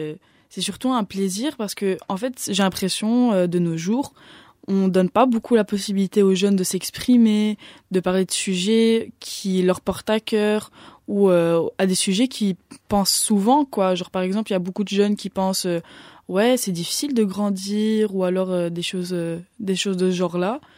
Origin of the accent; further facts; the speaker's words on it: Brussels, Brussels-Capital Region, Belgium; là maintenant je vis à l'IPPJ, mais de base je viens de Bruxelles.